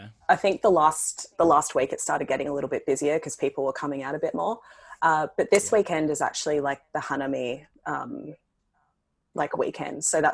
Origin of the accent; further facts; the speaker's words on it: Australia; moved away; because obviously being Australian, I've been like set in my ways for like 25 years.